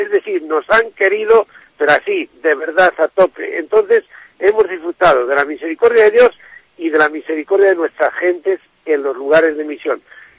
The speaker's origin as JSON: {"language": "Spanish", "region": "Castile and León", "country": "Spain", "tie": "born or raised there", "said": "Y soy misionero de León. Y entonces me siento tan diocesano como si estuviera aquí en Viñesa de las Matas o en Gorraliza. ¿Por qué? Porque soy de esta tierra. Y aquí fue donde primeramente, pues, viví esa misericordia de Dios desde mi infancia."}